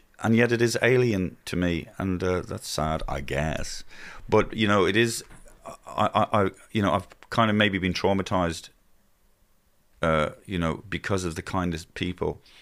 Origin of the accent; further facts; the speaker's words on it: Ireland; We don't realise that a lot of our Irishisms are actually, it's like we're speaking English as a second language.